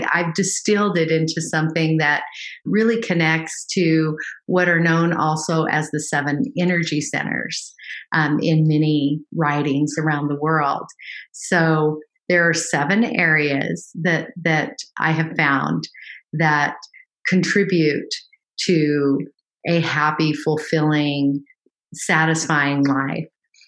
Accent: California, United States; So I grew up in California and worked at the local university there

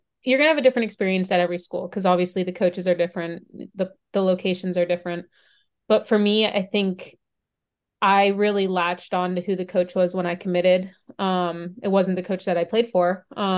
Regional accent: Pennsylvania, United States; And growing up in Pennsylvania, just played whatever range or golf course our dad took us to.

